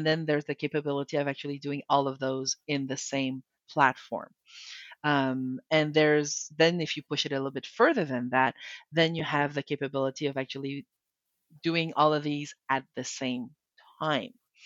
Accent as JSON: {"language": "English", "country": "Canada", "accent": "French", "second_language": "English", "said": "Even me, I have a French accent in the background because I'm French Canadian."}